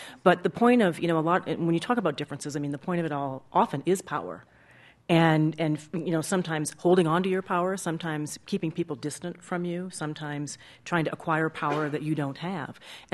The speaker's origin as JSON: {"language": "English", "region": "Minnesota", "country": "United States", "tie": "born or raised there", "said": "grew up in Minnesota, but there are a number of states that now have very large minority populations."}